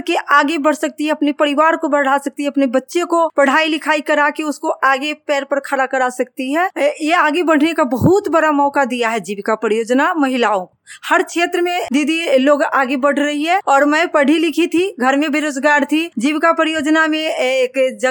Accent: India; और मैं अम्बारा पंचायत के रहने वाली हूँ

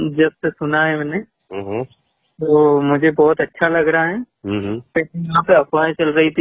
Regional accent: Gorakhpura, Madhya Pradesh, India; जिला में गोरखपुरा से रहने वाला हूँ

